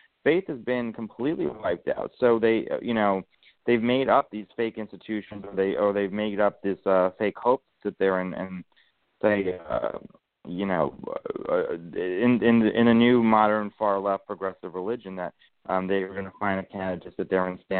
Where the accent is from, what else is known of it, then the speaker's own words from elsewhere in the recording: United States; Being an American is a unique thing because we have no real common ancestry.